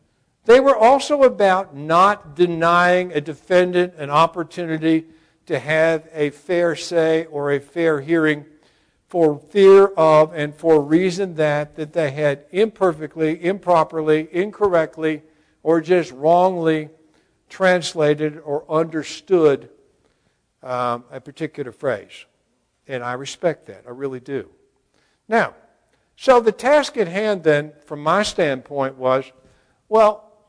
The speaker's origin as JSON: {"language": "English", "town": "Pasadena", "region": "Texas", "country": "United States", "said": "I'm from Pasadena, Texas. And I will tell you that there are days when I speak more Spanish than I do English."}